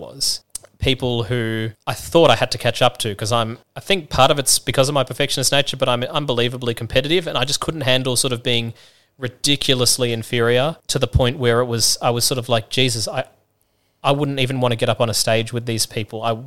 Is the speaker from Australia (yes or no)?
yes; Australia; Being an Aussie, you know, we like to think sometimes we know what R&B is down here.